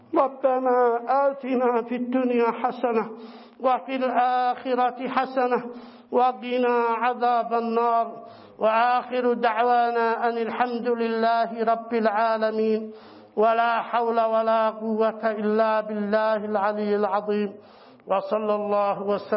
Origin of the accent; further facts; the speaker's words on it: Yemen; سيما نحن أبناء اليمن مع توارثنا للشجاعة والكرم والتضحية والمبادئ الخلابة، المبادئ الكريمة